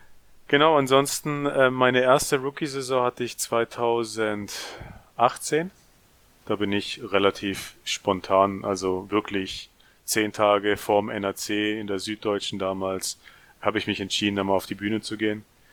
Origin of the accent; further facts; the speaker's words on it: Ludwigsburg, Baden-Württemberg, Germany; ich werde jetzt im Februar 34. Bin auch aus der Nähe von Ludwigsburg. Ludwigsburg liegt übrigens in der Nähe von Stuttgart